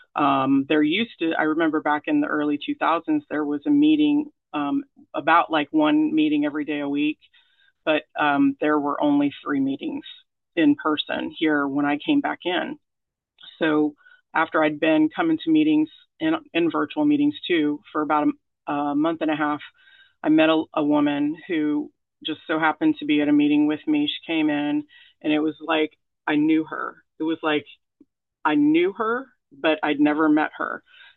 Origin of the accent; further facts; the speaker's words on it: Arkansas, United States; I am married, remarried to a great guy who ironically is from Riverside, and we grew up together in Northwest Arkansas, and he moved here to be with me.